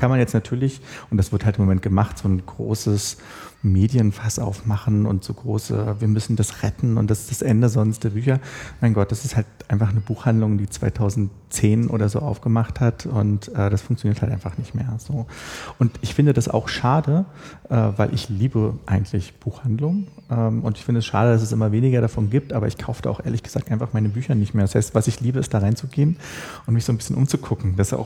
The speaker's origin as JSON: {"language": "German", "region": "Berlin", "country": "Germany", "tie": "born or raised there", "said": "ich bin ja nun gebürtige Berliner und bin ein paar hundert Meter davon entfernt zur Schule gegangen"}